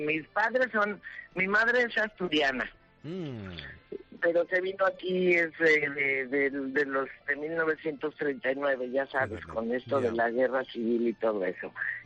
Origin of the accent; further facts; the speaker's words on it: Mexico City, Mexico; born there; also born or lived in Madrid; now in Acapulco, Mexico; aquí nací yo, nací en la Ciudad de México y soy un poco inquieta y he vivido en Madrid y he vivido en varios lados, algún tiempo. Pero bueno, ahora estoy en Acapulco